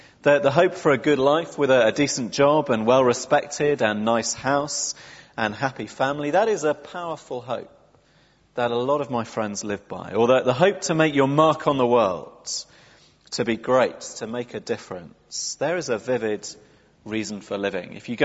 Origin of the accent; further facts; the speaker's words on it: England, United Kingdom; what a barrier being English is to being a Christian. What a big problem our culture has with understanding this chapter